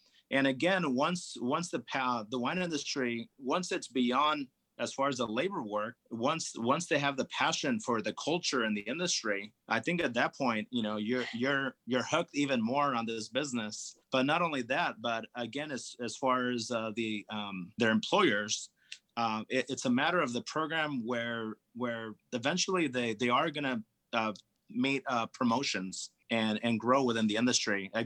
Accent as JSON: {"language": "English", "region": "California", "country": "United States", "tie": "born or raised there", "said": "I'm going to have access to the thicker skin grapes that I grew up enjoying in Napa Valley"}